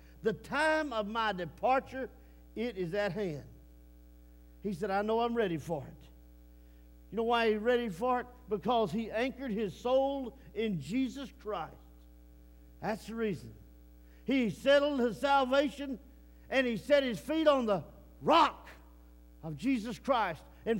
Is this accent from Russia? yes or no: no; Texas, United States; And I said, no, ma'am, I'm from East Texas.